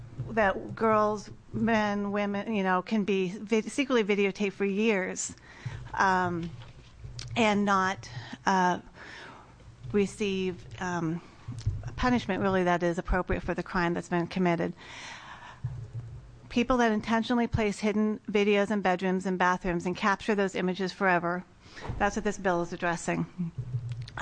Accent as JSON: {"language": "English", "town": "Salem", "region": "Oregon", "country": "United States", "said": "I'm from Salem, Oregon."}